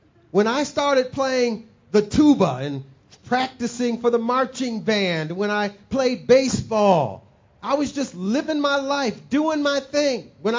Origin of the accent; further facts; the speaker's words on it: Saginaw, Michigan, United States; My hometown, Saginaw, Michigan. When I was running around Saginaw, Michigan as a kid